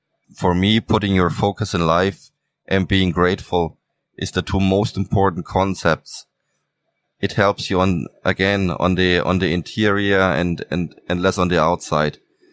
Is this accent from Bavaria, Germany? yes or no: yes; Nuremberg, Bavaria, Germany; English is a second language; I love my hometown, Nuremberg. I was so proud of being over there in Houston, Texas, but my home is here.